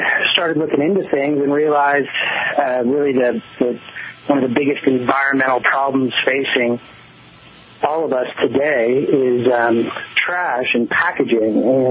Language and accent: English; California, United States; I grew up in Northern California, in just north of San Francisco, and was always in the outdoors